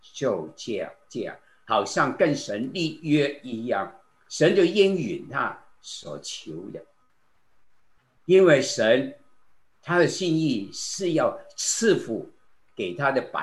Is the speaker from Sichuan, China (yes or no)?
no; Guangdong, China; 我们广东人有一句话说